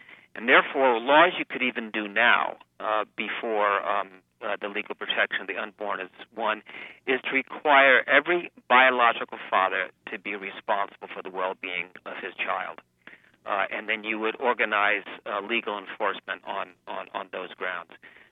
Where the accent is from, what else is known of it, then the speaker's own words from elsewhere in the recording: Connecticut, United States; So what I've done is from my home state, Connecticut, and then nationally